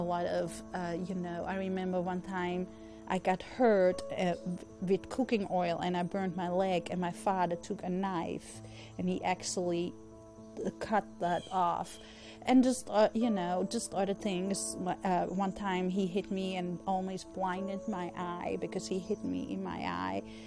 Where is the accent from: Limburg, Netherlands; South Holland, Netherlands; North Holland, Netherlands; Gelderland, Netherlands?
North Holland, Netherlands; Amsterdam; born there; English is a second language; Well, I was born in Amsterdam in a blue-collar neighborhood where everybody just kind of drank.